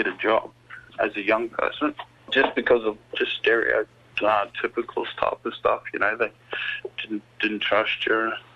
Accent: Queensland, Australia; I'm from Northwest Queensland. My mob stretched from the Northwest Queensland over to the territory.

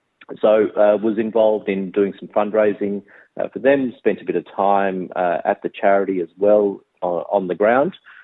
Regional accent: Mount Eliza, Victoria, Australia; also born or lived in Christchurch, New Zealand; We grew up on the Mornington Peninsula, town, a suburb of Mount Eliza, which is about an hour out of Melbourne. My dad had his siblings that already moved to Melbourne before we arrived there from New Zealand.

